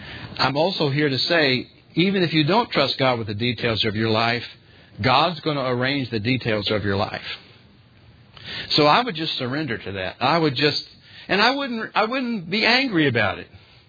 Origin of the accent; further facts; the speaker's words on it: United States; born there; here I was born in America. I didn't have much to say about it. I just was.